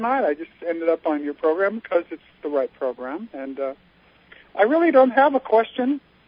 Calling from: Palm Springs, California, United States; I'm in Palm Springs.

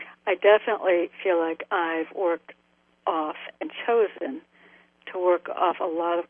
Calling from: Connecticut, United States; I'm in Connecticut.

